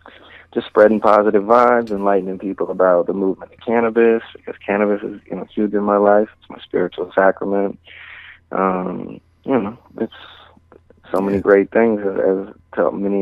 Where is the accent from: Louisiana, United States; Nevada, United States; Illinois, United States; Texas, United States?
Nevada, United States; Las Vegas; I'm from Las Vegas.